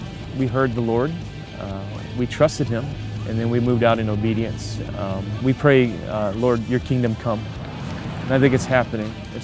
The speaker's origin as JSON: {"language": "English", "town": "Detroit", "region": "Michigan", "country": "United States", "tie": "born or raised there", "said": "this is my Send story. I grew up in Detroit, and I was in software for 8 years."}